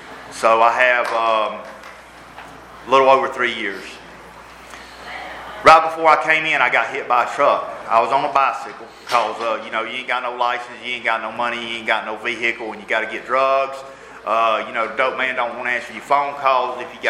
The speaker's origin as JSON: {"language": "English", "town": "Athens", "region": "Georgia", "country": "United States", "tie": "born or raised there", "said": "I grew up in the country. I didn't know nothing about little city, and I mean, I'm from Athens. It ain't no big city."}